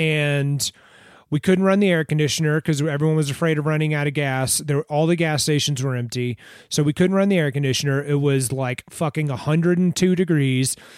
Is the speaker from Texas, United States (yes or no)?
yes; Houston, Texas, United States; now in Colorado, United States; That's because I'm from Houston.